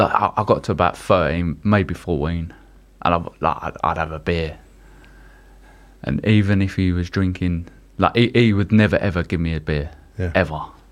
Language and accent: English; Dagenham, London, United Kingdom; I grew up in Dagenham, Essex.